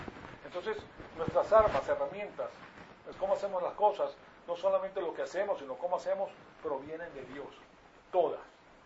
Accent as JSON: {"language": "Spanish", "country": "Venezuela", "tie": "born or raised there", "moved": "yes", "lives_now": "United States", "said": "hablando básicamente de Venezuela también, me crié en Venezuela, y hay mucha picardía"}